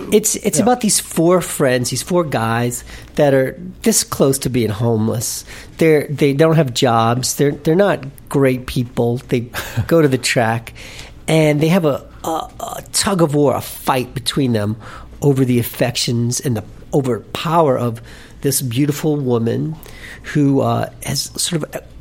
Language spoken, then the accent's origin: English; New Orleans, Louisiana, United States; And I had a chip on my shoulder growing up in New Orleans as a little kid.